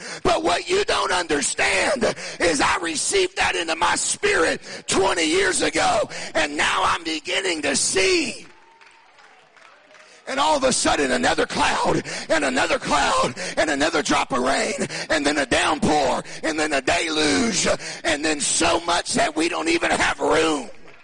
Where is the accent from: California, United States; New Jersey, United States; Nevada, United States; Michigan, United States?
California, United States; North Hollywood; I grew up in the hood. I grew up in North Hollywood.